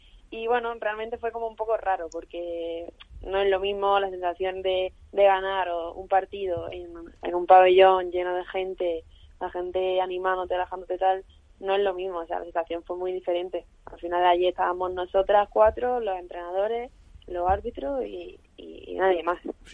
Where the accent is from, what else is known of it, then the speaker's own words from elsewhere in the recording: Málaga, Andalusia, Spain; y con mucha ganas de bajarme ya a mi tierra, la verdad.